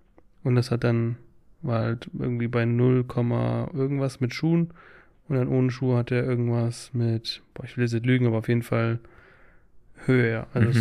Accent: Russia; now in Germany; ich komme ja eigentlich aus Russland. Also haben wir ja Migrationshintergrund.

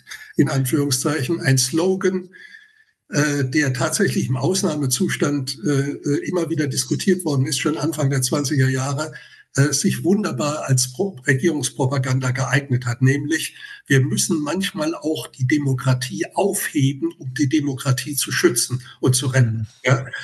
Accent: Ludwigshafen, Rhineland-Palatinate, Germany; Und ich habe das gerade an einem Beispiel in meiner Heimatstadt Ludwigshafen versucht deutlich zu machen

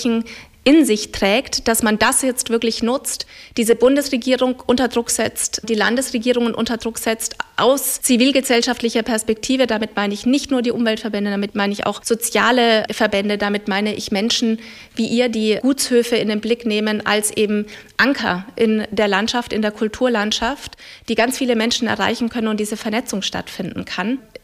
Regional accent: Bavaria, Germany; mein Zuhause, wo ich herkomme aus Mittelfranken. Meine Eltern haben dort ein Haus, meine Mutter lebt da auch immer noch, meine Schwester lebt

